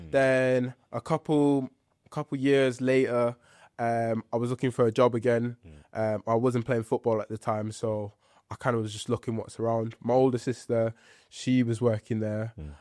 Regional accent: Ireland; born there; So as a kid, I was born in Ireland. So I used to play hurling and Gaelic football. Those were like my national sports.

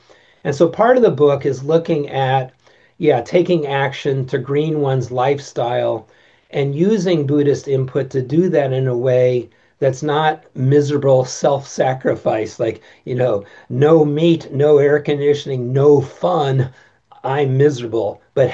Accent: New England, United States; the growing up in New England predisposing me to resonate with Zen

